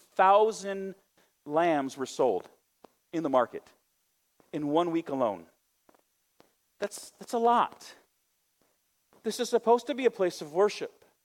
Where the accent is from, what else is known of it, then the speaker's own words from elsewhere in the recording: Chicago, Illinois, United States; I'm from Chicago, like the land of El Capone.